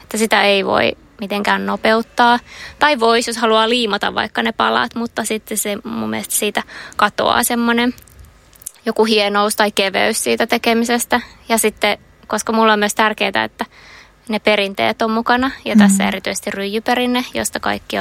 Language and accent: Finnish; Mikkeli, South Savo, Finland; Mä oon alun perin Mikkelistä.